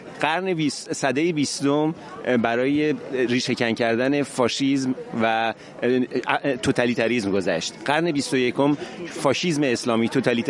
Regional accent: Iran; ما همه ایرانی هستیم

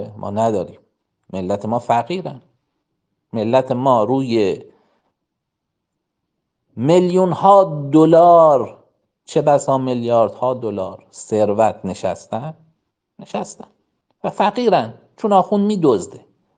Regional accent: Iran; ما آلمان نیستیم، ترکیه نیستیم، ما حتی نمیدونم بلژیک نیستیم، ما ایرانیم

